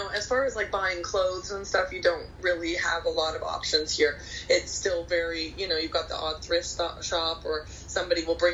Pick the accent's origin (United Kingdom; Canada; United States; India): Canada; now in Placentia, Belize; I grew up in Canada, and so now living in Placentia